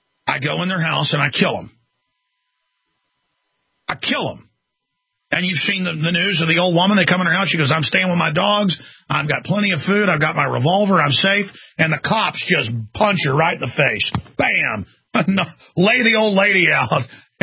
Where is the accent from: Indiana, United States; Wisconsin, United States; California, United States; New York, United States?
California, United States; San Francisco; Well, I'm from San Francisco.